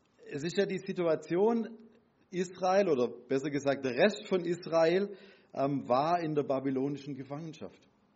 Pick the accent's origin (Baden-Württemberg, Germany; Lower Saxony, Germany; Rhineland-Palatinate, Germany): Baden-Württemberg, Germany; now in Eichtal, Germany; Matthias Weller und ich, wir sind im gleichen Ort aufgewachsen, im Welsheimer Wald. Genau so 200 Meter voneinander weg. Mittlerweile komme ich aus Eichtal, bin da seit 10 Jahren gut Prediger beim Christusbund.